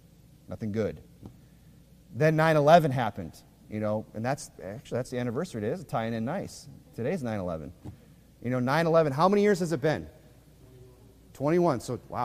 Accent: South Dakota, United States; born there; I was born in 1980 in South Dakota, okay?

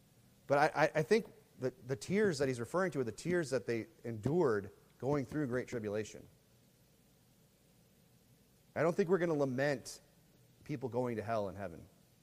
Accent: South Dakota, United States; I grew up in South Dakota in the Black Hills, where Mount Rushmore is.

